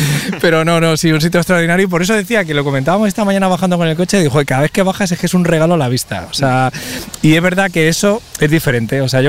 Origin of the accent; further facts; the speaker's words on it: Madrid, Community of Madrid, Spain; born there; yo, desde luego, soy madrileño de nacimiento, aunque mis padres eran de fuera